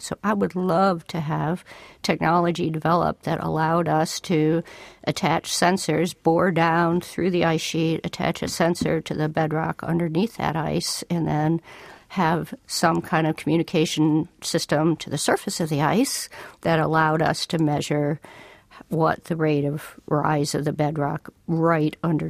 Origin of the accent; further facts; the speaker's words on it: Detroit, Michigan, United States; I grew up in Detroit, and it's kind of an interesting bit.